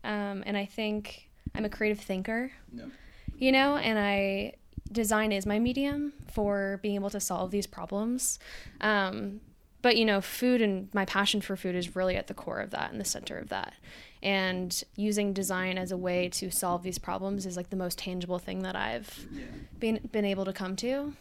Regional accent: New York, United States; now in Seattle, United States; I live in Seattle, but I'm originally from New York.

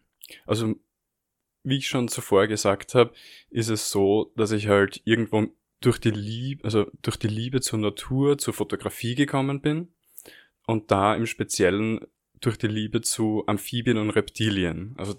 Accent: Lower Austria, Austria; Ich komme aus der Nähe von Wien, genauer gesagt 50 Kilometer südlich von Wien. Ich habe Zoologie an der Uni Wien studiert

